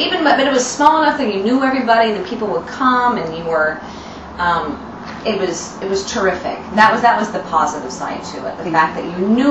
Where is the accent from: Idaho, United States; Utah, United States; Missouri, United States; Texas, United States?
Utah, United States; Downey; now in New York, United States; No, I grew up in Downey, Utah. I went to the University of Utah.